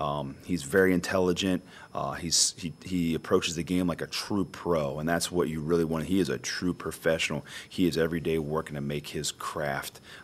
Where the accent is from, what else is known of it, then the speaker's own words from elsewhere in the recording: Akron, Ohio, United States; We come from similar backgrounds, being in the Midwest and old mill towns.